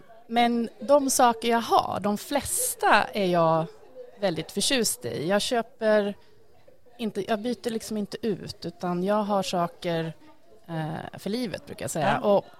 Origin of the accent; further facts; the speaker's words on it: Västerås, Västmanland County, Sweden; jag är inte född i Västerås, men jag har bott större delen. Jag har vuxit upp i Västerås och sen har jag bott ungefär 10 år på olika platser utomlands och på andra ställen i Sverige. Mm. Men visst, det här är ju mitt hem.